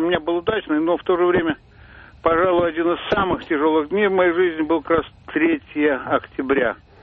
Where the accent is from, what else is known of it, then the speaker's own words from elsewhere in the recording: Moscow, Russia; Вот, я из Москвы.